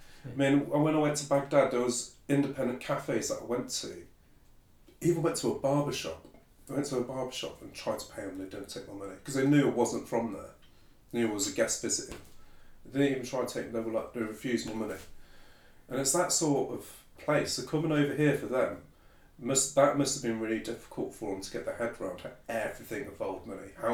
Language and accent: English; Coventry, West Midlands, United Kingdom; born there; So my family are from Iraq. I was born in Coventry, but yeah, all my family's from Iraq.